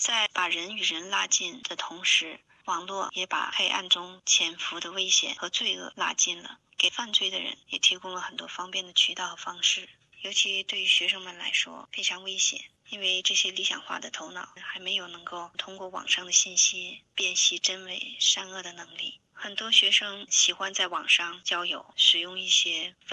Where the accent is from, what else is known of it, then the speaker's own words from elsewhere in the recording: Sydney, New South Wales, Australia; 大家好，我是来自悉尼的妈妈。